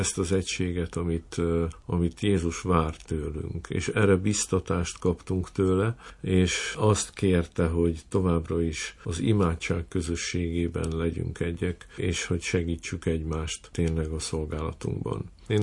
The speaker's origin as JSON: {"language": "Hungarian", "region": "Nógrád", "country": "Hungary", "tie": "born or raised there", "said": "én egy Nógrád megyei kicsiny faluban nőttem föl, ahol körülbelül fele-fele arányban voltak római katolikusok és evangélikusok"}